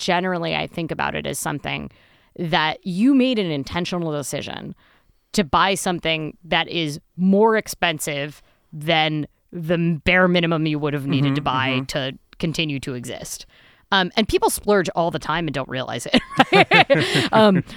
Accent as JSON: {"language": "English", "region": "Midwest", "country": "United States", "said": "Well, and I, you know, I'm a Midwesterner."}